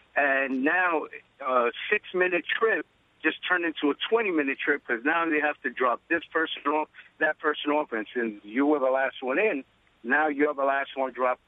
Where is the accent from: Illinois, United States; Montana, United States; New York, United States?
New York, United States; Bronx; I grew up in the Bronx, and I was used to, you call a cab